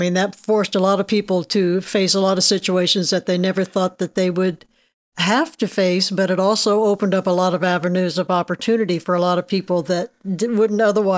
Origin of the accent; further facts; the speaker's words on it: Mattoon, Illinois, United States; I grew up in Mattoon, I grew up in the country